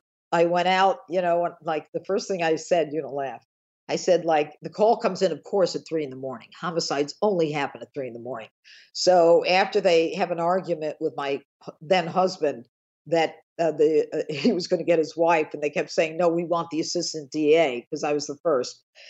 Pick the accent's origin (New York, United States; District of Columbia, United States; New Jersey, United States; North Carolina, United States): New York, United States; Elmira; Actually, I'm from Elmira.